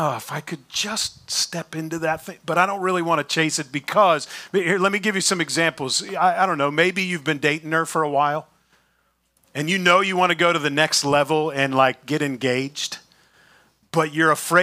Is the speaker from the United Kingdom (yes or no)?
no; Beaver Falls, Pennsylvania, United States; also born or lived in Pittsburgh; See, Erica and I, born right here in Pittsburgh. I was raised in the Beaver Falls, Erica, east of the city.